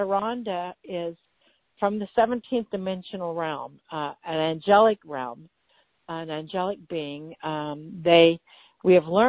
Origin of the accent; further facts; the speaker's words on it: Kansas, United States; also born or lived in Missouri; this little girl from Missouri. I mean, I grew up in Kansas.